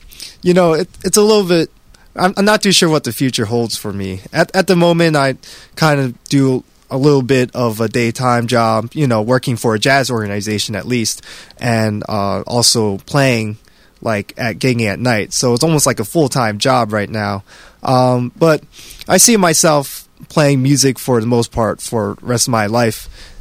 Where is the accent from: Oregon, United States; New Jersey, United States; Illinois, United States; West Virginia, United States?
New Jersey, United States; Whippany; also born or lived in Baton Rouge, Louisiana; So I was born in Baton Rouge, Louisiana. I was only there for 2 years, so I don't really remember much. But my family moved to New Jersey, and we lived in Whippany. And now I'm living in Bloomfield.